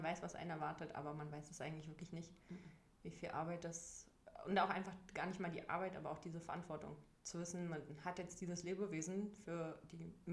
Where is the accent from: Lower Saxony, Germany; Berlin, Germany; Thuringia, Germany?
Berlin, Germany; ich bin in Berlin geboren und mehr oder weniger auch hier aufgewachsen. Also zumindest die ersten 10 Jahre meines Lebens, glaube ich, habe ich hier gelebt. Und dann sind meine Eltern in den Traum eines Eigenheims gezogen